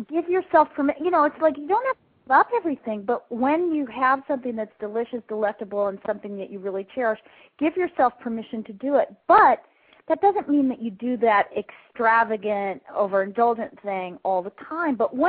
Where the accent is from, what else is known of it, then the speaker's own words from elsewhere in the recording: Idaho, United States; Even though we grew up in Idaho, we ate really well.